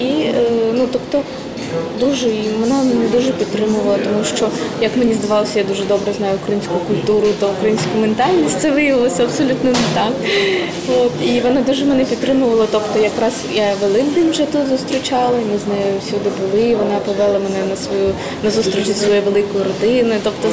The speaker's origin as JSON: {"language": "Ukrainian", "region": "Crimea", "country": "Ukraine", "lives_now": "Lviv, Ukraine", "said": "ну, не тому, що я з Криму, я просто бачила, як це відбувалося"}